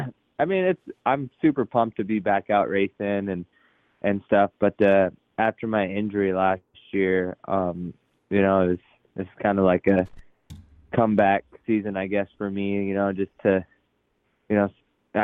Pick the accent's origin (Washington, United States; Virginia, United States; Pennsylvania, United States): Washington, United States; Seattle; so I could go to my hometown race in Seattle the following weekend.